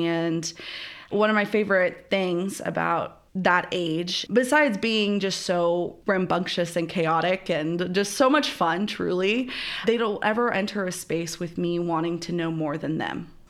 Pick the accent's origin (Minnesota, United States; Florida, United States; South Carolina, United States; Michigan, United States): Florida, United States; also born or lived in Costa Rica; I am originally from Florida, but I am a first-generation American, so I went back and forth from my family's country in Costa Rica to Florida, and so very, like, bicultural